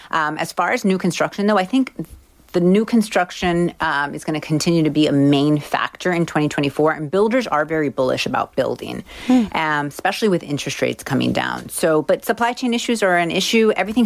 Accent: Miami, Florida, United States; I mean, I'm from Miami. Miami's gotten so expensive.

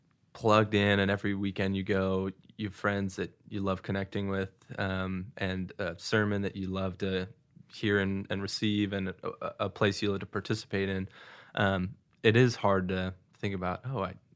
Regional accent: Seattle, Washington, United States; also born or lived in St. Louis, Missouri; So I grew up in Seattle, but then moved to St. Louis and then have been at school at University of Missouri.

